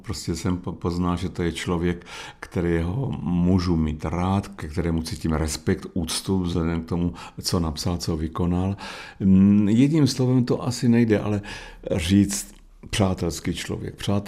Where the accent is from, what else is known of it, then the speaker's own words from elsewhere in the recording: Brno, South Moravian Region, Czechia; jsem z Brna